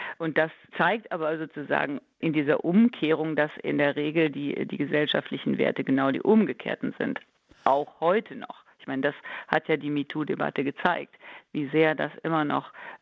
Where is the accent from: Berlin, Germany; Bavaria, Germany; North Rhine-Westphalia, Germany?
North Rhine-Westphalia, Germany; Cologne; früher als Kind habe ich als Kölnerin Karneval ganz, ganz toll gefunden